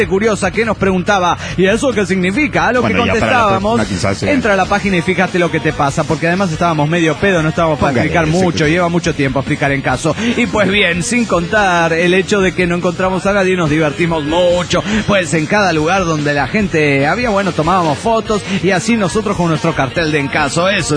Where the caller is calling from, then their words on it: Atlanta, Georgia, United States; de Atlanta, Georgia.